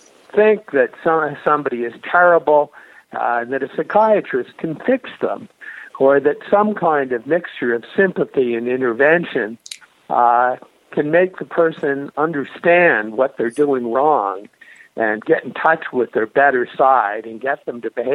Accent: Canada; I heard a lot of Christian parables at my Anglican school growing up in Canada.

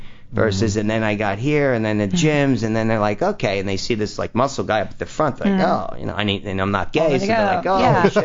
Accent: Trenton, New Jersey, United States; I grew up in Trenton, New Jersey as a kid.

